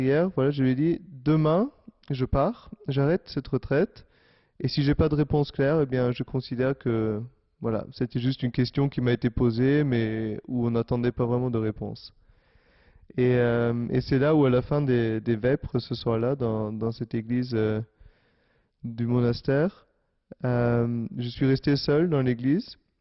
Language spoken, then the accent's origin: French; Vienna, Austria; j'ai 30 ans et je suis originaire de Vienne, en Autriche.